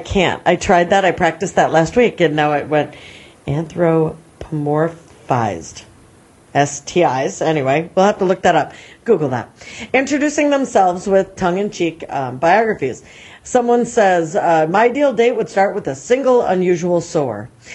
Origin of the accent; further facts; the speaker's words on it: Minnesota, United States; I grew up in Minnesota, we're 5 hours from the border, and I never have been to Canada.